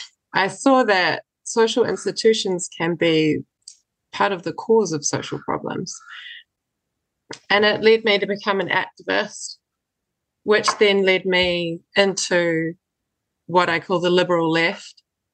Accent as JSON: {"language": "English", "town": "Kapiti Coast", "region": "Wellington", "country": "New Zealand", "tie": "born or raised there", "said": "Well, I grew up on the Kapiti Coast. My parents immigrated."}